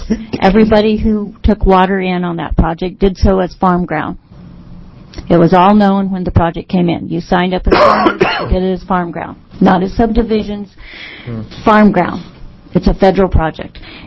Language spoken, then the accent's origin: English; Madras, Oregon, United States; Chairs and committee members … from Madras, Oregon.